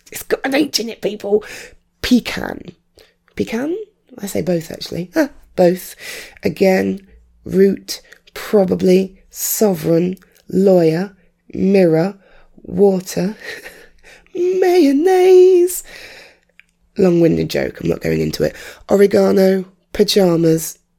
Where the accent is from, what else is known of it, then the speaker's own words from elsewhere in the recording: London, United Kingdom; as I was growing up in North London, other people used to tell me that I spoke in a very posh way